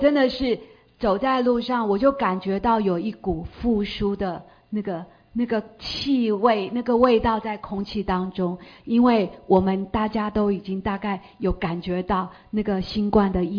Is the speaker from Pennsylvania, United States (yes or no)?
no; California, United States; 弟兄姐妹平安，我来自加州